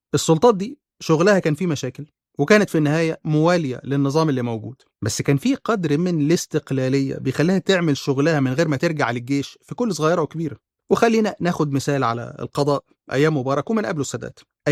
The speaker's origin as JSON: {"language": "Arabic", "country": "Egypt", "said": "وإزاي صدرت الحاضر والمستقبل من إيدينا كمصريين"}